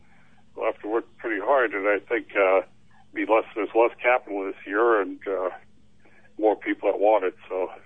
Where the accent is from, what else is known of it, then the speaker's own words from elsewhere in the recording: Haines, Alaska, United States; I am from Haynes.